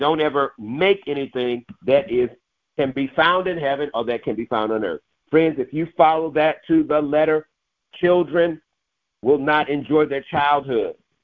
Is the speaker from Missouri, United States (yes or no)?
yes; St. Louis, Missouri, United States; And so I was about 15 years old in my hometown of St. Louis, Missouri.